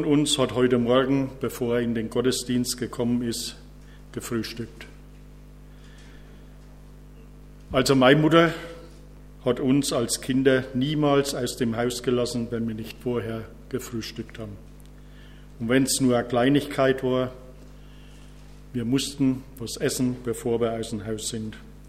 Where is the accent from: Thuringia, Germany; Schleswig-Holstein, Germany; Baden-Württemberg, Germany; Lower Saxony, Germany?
Thuringia, Germany; Südthüringen grüßt Oberfranken. Wobei ich ehrlich sagen muss, ich mich nicht als Thüringer fühle, sondern als Oberfranke südlich des Rennsteigs. Wir sagen, wir sind Oberfranken.